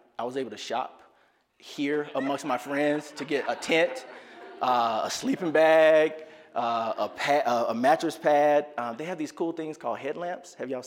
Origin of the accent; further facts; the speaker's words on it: Birmingham, Alabama, United States; now in Colorado, United States; growing up in Birmingham, Alabama, you know, we like to compete against somebody.